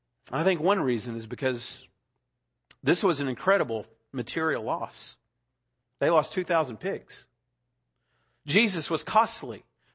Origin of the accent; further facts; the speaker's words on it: Texas, United States; Remember, I'm from Texas, and my brother is a cowboy singer and a cowboy poet